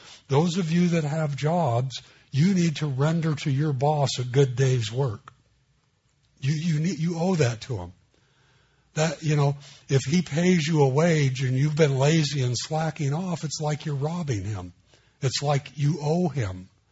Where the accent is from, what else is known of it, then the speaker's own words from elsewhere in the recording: Los Angeles, California, United States; Where I grew up in East L.A., I learned real quick that you owed the policeman fear.